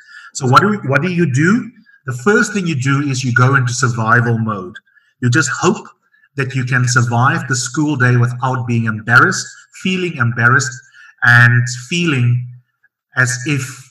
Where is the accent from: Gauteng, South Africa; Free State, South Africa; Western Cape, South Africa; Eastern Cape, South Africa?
Eastern Cape, South Africa; Grahamstown; to one of the best schools in my hometown of Grahamstown, which is where I was raised.